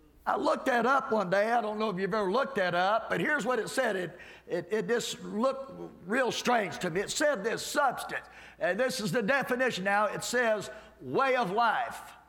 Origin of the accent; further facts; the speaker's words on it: Kentucky, United States; I love it. I'm from Kentucky. You wouldn't know that talking to me. But I love Florida. I pastored in Florida